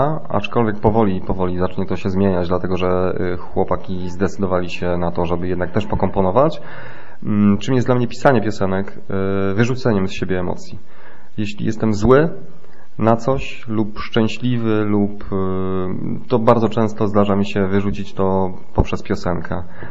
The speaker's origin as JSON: {"language": "Polish", "town": "Zamość", "region": "Lublin Voivodeship", "country": "Poland", "said": "a pan przypadkiem nie jest gdzieś z tamtych okolic, Zamość, tamte takie zawodzenia wschodnie. Ja mówię, że no tak, zgadła pani."}